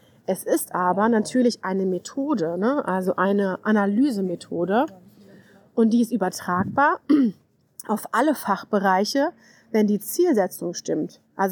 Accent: Hanau, Hesse, Germany; ich komme aus Hanau in der Nähe von Frankfurt

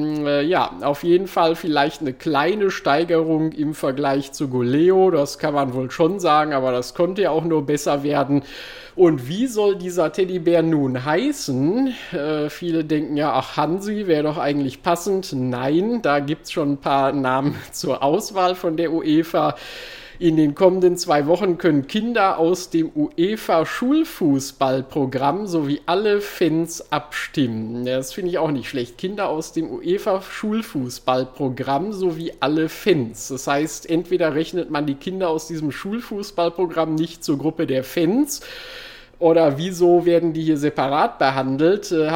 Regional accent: Gelsenkirchen, North Rhine-Westphalia, Germany; etwas weiter im Norden von hier aus gesehen liegt ja auch Gelsenkirchen. Ne, wir waren ja schon am Freitag ein bisschen in meiner alten Heimat.

